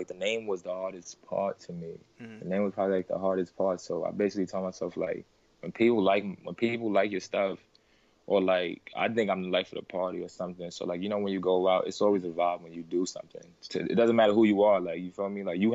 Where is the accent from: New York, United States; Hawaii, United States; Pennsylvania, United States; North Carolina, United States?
New York, United States; New York City; also born or lived in Connecticut; now in -; I'm from the Bronx.